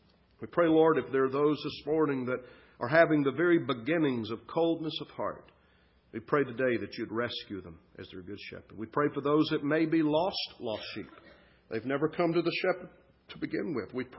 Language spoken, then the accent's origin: English; the South, United States; But I grew up in the South, and I grew up in an easy believism context, decisionistic context, and so forth.